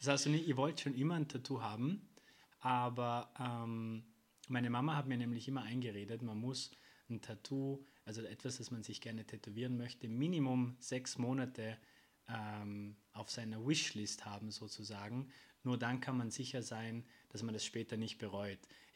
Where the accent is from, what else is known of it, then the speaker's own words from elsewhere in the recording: Vorarlberg, Austria; born there; 26 Jahre alt, gebürtig aus Vorarlberg in Österreich.